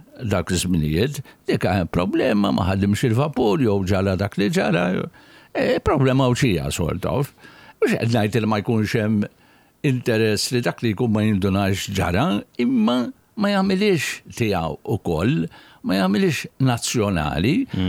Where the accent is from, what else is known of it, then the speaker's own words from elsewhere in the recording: Rabat, Gozo, Malta; jiena xiena mir-Rabat ta' Għawdex, ma jfissirx li jekk hemm kriżi fil-pajjiż, kriżi nazzjonali, jiena m'għandix nipparteċipa